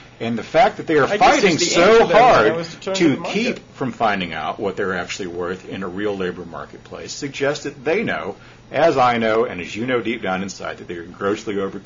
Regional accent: Lubbock, Texas, United States; I mean, I'm from Lubbock, Texas, a little town in the middle of nowhere.

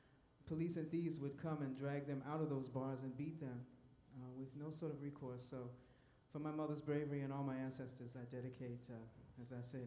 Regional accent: Seattle, Washington, United States; Seattle is my hometown

